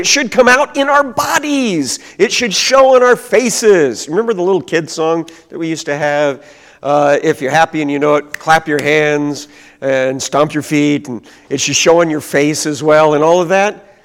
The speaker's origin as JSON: {"language": "English", "town": "Cabool", "region": "Missouri", "country": "United States", "tie": "born or raised there", "said": "When I was a kid and went to a Christian church in my home town of Kabul, Missouri, our congregation was very formal."}